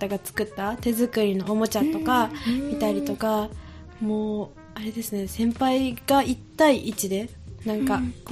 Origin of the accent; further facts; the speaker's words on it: Nishiwaki, Hyogo, Japan; 幼児教育保育学科2年生の … 出身は西脇市です。